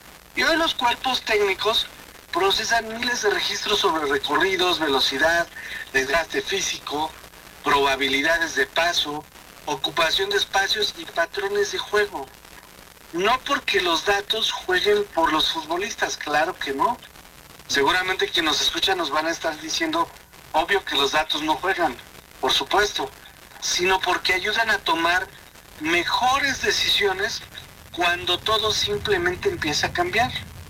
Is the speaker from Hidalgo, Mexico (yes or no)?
yes; Hidalgo, Mexico; yo soy hidalguense, muy orgullosamente un hidalguense